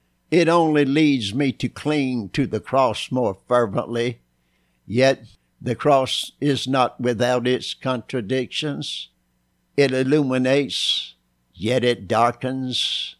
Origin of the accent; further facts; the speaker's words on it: Bristol, Virginia, United States; You can listen Monday through Friday at this same time on WZAP, right here in my hometown of Bristol, Virginia.